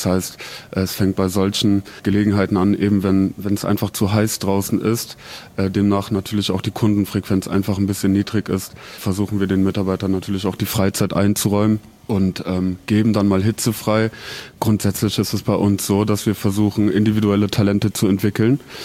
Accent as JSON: {"language": "German", "country": "Germany", "lives_now": "Zurich, Switzerland", "said": "Also ich komme ja aus Deutschland und ich glaube, so weit ist der Schweizer vom Deutschen nicht weg."}